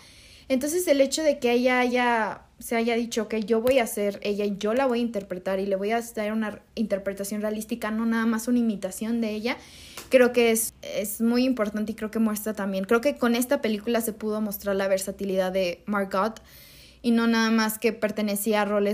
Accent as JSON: {"language": "Spanish", "country": "Mexico", "said": "Y muchas veces como mexicanos o latinoamericanos, pues nos podemos ver las novelas"}